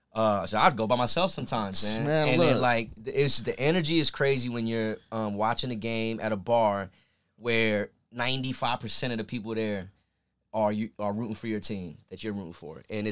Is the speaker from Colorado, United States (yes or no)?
no; Virginia, United States; I'm not even from the West. I'm from Virginia.